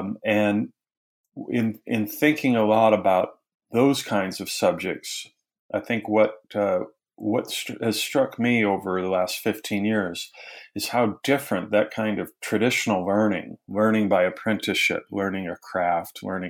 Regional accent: Wisconsin, United States; now in Tennessee, United States; I'm originally from Wisconsin, and it's fantastic to be living in Tennessee.

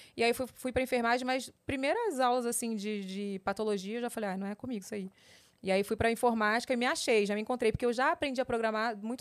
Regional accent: Rio de Janeiro, Brazil; É tudo no Rio, porque eu sou carioca raiz, assim.

